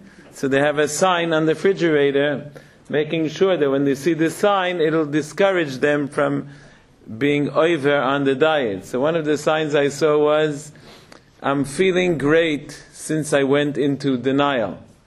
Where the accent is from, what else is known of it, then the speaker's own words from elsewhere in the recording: Israel; now in Los Angeles, United States; I'm really from Eretz Yisrael. Temporarily I'm living in Los Angeles.